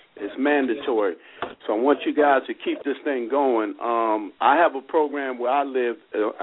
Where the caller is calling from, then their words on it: New Jersey, United States; I'm calling from Eastern Arts, New Jersey. How's everyone?